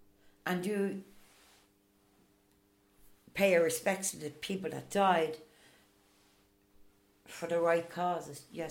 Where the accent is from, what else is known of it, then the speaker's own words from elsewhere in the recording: Ireland; We're Irish and we live here.